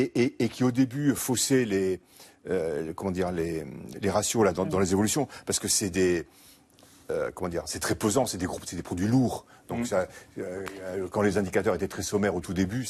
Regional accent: Bordeaux, Nouvelle-Aquitaine, France; je suis bordelais d'origine

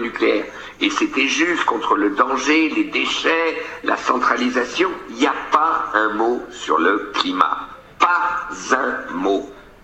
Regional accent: Belgium; regardez chez nous en Belgique, je l'avoue, la Belgique n'est pas toujours un bon exemple

